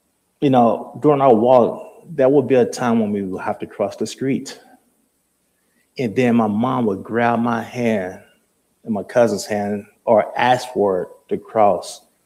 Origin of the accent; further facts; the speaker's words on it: Mobile, Alabama, United States; You know, as you know, I grew up in Mobile, Alabama. And in my neighborhood, there were like two convenience stores within walking distance.